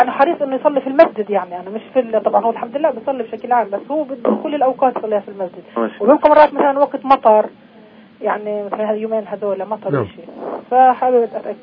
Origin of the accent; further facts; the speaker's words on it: Anabta, Tulkarm Governorate, Palestine; من عنبتة.